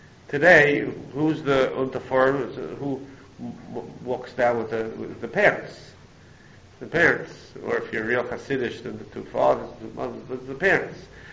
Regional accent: Turkey; now in United States; We're Turkish Jews from Turkey. Not Syrian, we're Turkish.

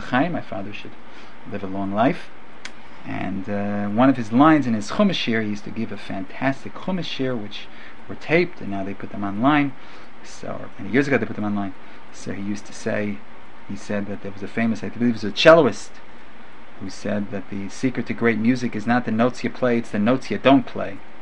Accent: New York City, New York, United States; when I was a child growing up in the Upper West Side of Manhattan.

